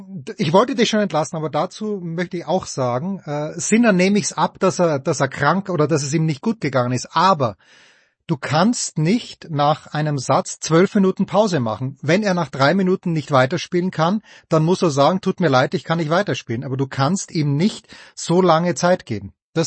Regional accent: Austria; ich darf ja nicht wählen als Österreicher

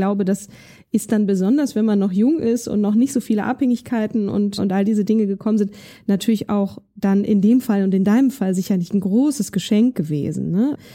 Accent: Hesse, Germany; Ich komme aus Nordhessen, ich bin auf dem Dorf groß geworden.

